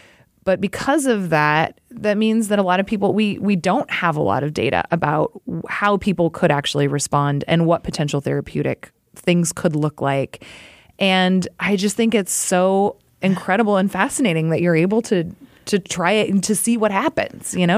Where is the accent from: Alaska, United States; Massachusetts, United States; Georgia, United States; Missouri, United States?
Alaska, United States; I grew up in Alaska.